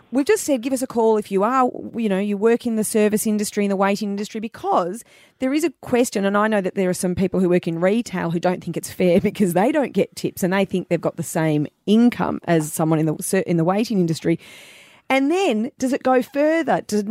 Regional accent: Melbourne, Victoria, Australia; born there; I was born in Melbourne and I've lived here for quite a while

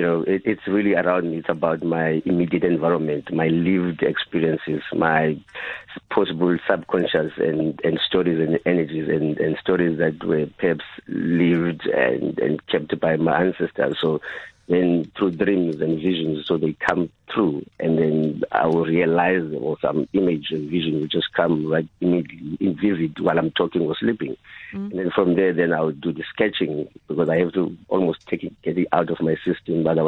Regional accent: Ngobozana, Eastern Cape, South Africa; So I am from the Eastern Cape in a small village called Ngobozana. It's a small town called Kiskamang or Kobekobo. So that's where I grew up and that's where I come from.

